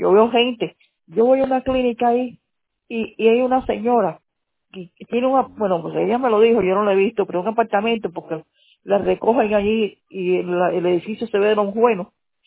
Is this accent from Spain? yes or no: no; Cuba; moved away; Mi hermana, mi familia, mi sobrino, que yo vine de Cuba y ellos sí están aquí hace muchos años